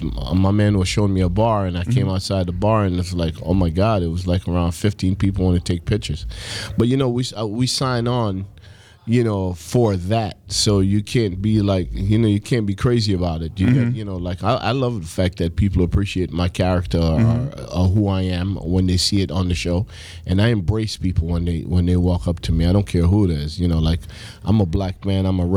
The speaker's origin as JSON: {"language": "English", "town": "Brooklyn", "region": "New York", "country": "United States", "tie": "born or raised there", "said": "I'm a Jamaican cat that bred in Brooklyn. You know what I'm saying? Live in Miami. I'm an international dude. You know, I live in England."}